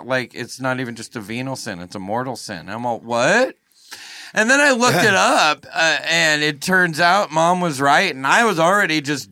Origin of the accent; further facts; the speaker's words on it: Missouri, United States; So I remember growing up in Missouri, and there is this place on the corner